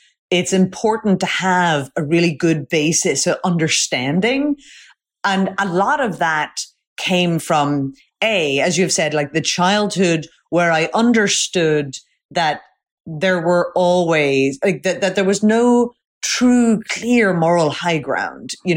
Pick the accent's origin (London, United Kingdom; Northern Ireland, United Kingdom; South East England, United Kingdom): Northern Ireland, United Kingdom; growing up in Northern Ireland, I was fascinated by all the gray areas